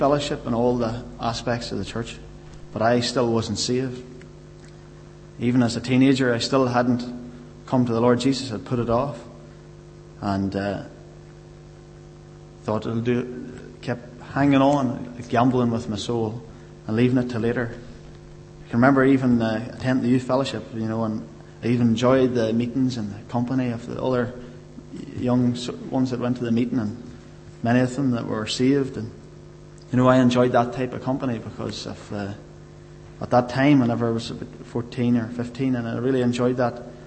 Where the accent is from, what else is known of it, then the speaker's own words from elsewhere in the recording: Cookstown, Northern Ireland, United Kingdom; I am from Cookstown, and I still live in Cookstown.